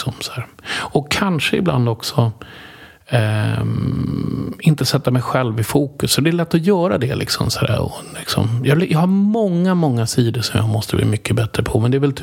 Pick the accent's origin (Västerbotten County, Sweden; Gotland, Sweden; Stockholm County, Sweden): Stockholm County, Sweden; Sollentuna; jag är uppväxt i Sollentuna.